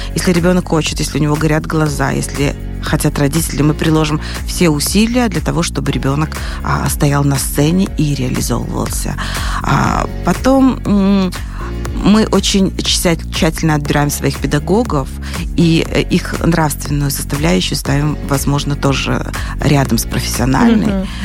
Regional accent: Mogilev Region, Belarus; я сама из Могилевской области, создавая студию, мне хотелось бы, чтобы на моей родине там как-то ближе

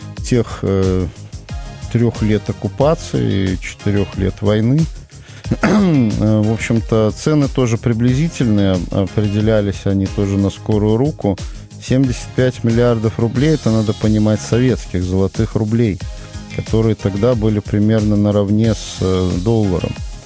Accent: Vitebsk, Vitebsk Region, Belarus; born there; я сам родился в Витебске.

